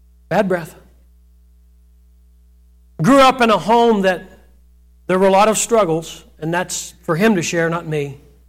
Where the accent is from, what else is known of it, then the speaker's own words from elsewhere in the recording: West Palm Beach, Florida, United States; born there; I was born in West Palm Beach, Florida. Still don't like it.